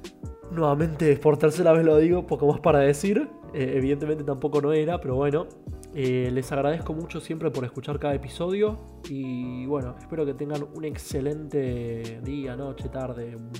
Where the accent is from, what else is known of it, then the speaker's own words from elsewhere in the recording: Buenos Aires, Argentina; soy porteño